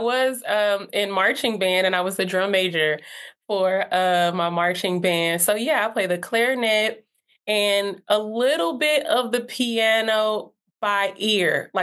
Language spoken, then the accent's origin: English; Asheville, North Carolina, United States; also born or lived in Miami; I'm Haitian American. My mom's side is from Haiti. And my dad is American. I was born in Miami, but I was raised in Asheville, North Carolina.